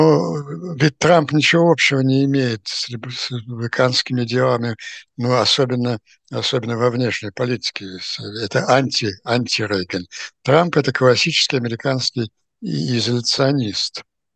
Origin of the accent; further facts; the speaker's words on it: Russia; moved away; мы все, приехавшие из России